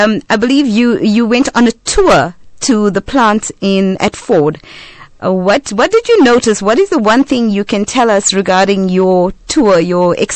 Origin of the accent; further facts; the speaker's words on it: South Africa; what advice can you give to us South Africans based on what you experienced through the BRICS summit?